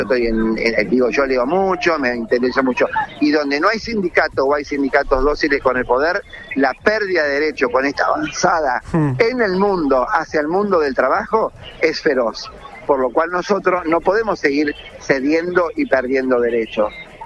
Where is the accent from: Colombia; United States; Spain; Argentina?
Argentina; Marcos Juárez, Córdoba; Yo soy cordobés de nacimiento, soy de Marco Juárez.